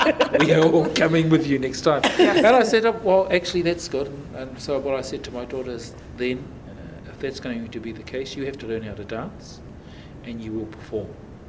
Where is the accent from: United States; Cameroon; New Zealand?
New Zealand; We're just a little bit further south than Australia. We are not Australian.